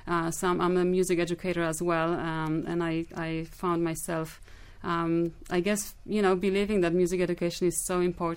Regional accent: Poland; And I told him I was from the mountains. I'm a Highlander.

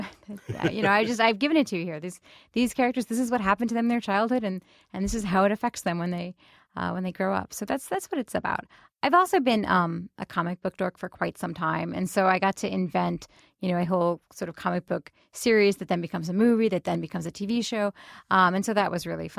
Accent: Blue Ash, Ohio, United States; I grew up in the Blue Ash Montgomery area. I went to Sycamore High School.

